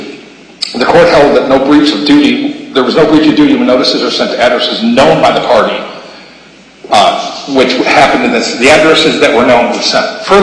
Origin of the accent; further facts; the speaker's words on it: New York, United States; Your Honor, I'm from New York, so I can talk fast if I need to.